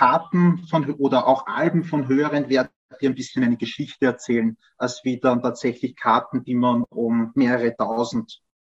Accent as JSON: {"language": "German", "country": "Austria", "said": "sind wir schon stolz drauf, glaube ich, auch als Österreicher, dass wir hier einen Verein haben, der Jahr für Jahr tolle Talente herausbringt"}